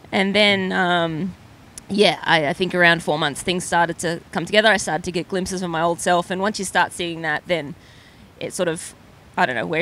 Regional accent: Brisbane, Queensland, Australia; So, I grew up in Australia, in Brisbane and all of that. So it sort of helps that grew up in a hotter climate.

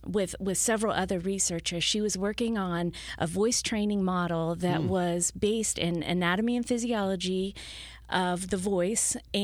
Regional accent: Ohio, United States; No. So I'm originally from Ohio.

